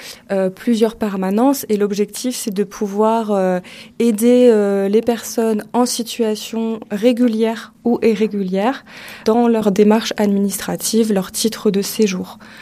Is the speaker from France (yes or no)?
yes; France; j'ai 33 ans, je suis française, je parle français.